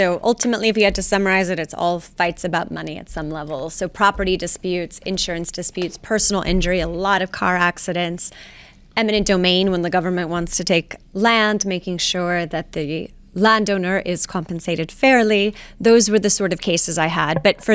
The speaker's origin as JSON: {"language": "English", "town": "Laredo", "region": "Texas", "country": "United States", "tie": "born or raised there", "said": "Yes, and I'm from Laredo, Texas."}